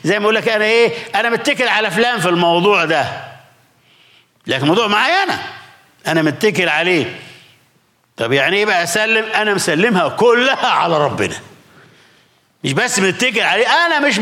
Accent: Egypt; في كلمة عندنا في مصر

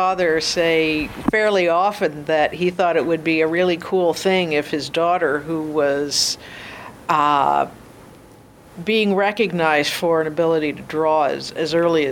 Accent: California, United States; I grew up here. I'm a Valley girl.

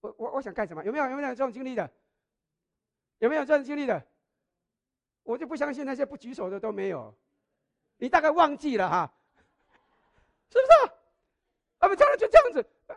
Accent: China; 我们可以发现犹太人其实跟我们中国人很像的哈

